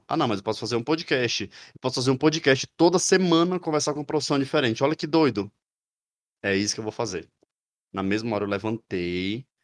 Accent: Ceará, Brazil; now in São Paulo, Brazil; Mas eu sou um homem de 31 anos, sou cearense, moro em São Paulo

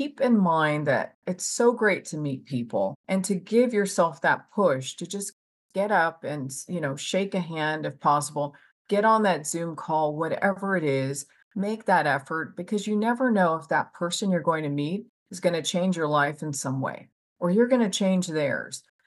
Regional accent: Texas, United States; I'm from Texas.

